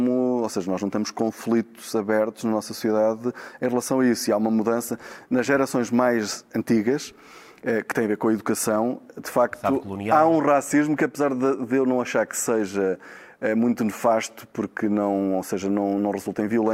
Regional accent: Braga, Portugal; em Braga, eu sou de Braga

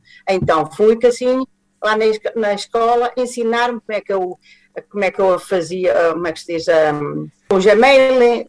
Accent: Castelo de Paiva, Aveiro, Portugal; now in Porto, Portugal; Eu sou natural de Castelo de Paiva, pertenço ao distrito Aveiro, mas estou no Porto desde 1971.

